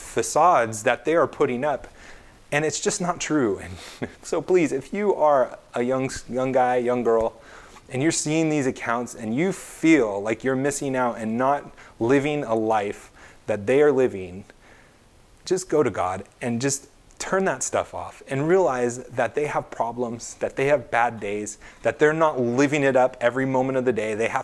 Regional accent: California, United States; That's like what I learned growing up in California.

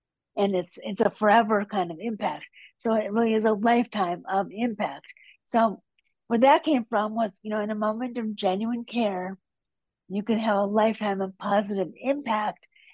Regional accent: Wisconsin, United States; That's actually a really good question, because I grew up in Wisconsin.

